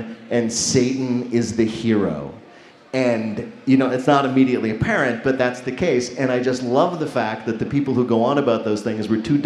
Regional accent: New Jersey, United States; This is because I'm from New Jersey.

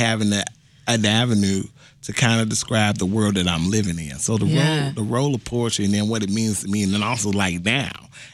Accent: Chicago, Illinois, United States; I grew up in Chicago, West Side Chicago, but I also grew up Baptist.

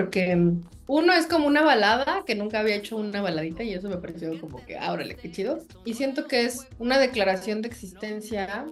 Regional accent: Puebla, Mexico; born there; yo nací en Puebla, en Mayorazgo, güey, así en un barrio de periferia del sur.

